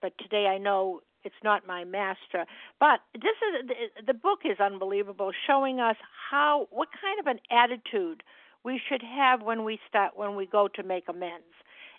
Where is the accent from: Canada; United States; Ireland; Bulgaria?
United States; Massachusetts; I'm from Massachusetts.